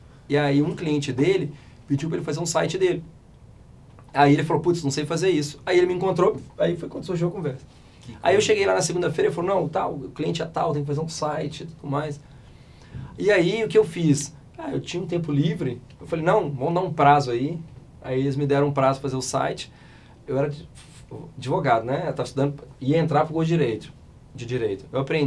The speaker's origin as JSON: {"language": "Portuguese", "town": "Belo Horizonte", "region": "Minas Gerais", "country": "Brazil", "tie": "born or raised there", "said": "eu sou mineiro de Belo Horizonte. A gente, na verdade, eu não sou de Belo Horizonte, sou do interior, mas eu vim para Belo Horizonte muito cedo, né, com dias de vida. E eu nasci e cresci aqui no estado de Minas mesmo."}